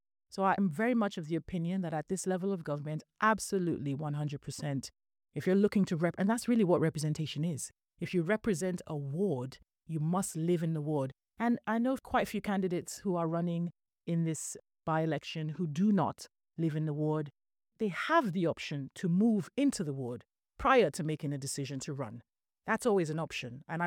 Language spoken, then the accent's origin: English; Nigeria; also born or lived in United Kingdom; now in United States; I remember growing up in Nigeria and being in the UK